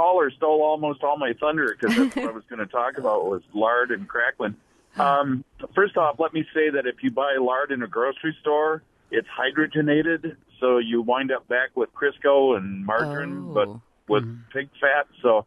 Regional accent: Mineral Point, Wisconsin, United States; I was originally from the Mineral Point area, and there was a lot of diversified farming down there.

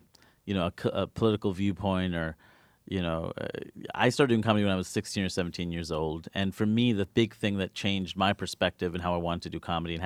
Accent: New York, United States; Like, I'm certainly a New Yorker in that regard.

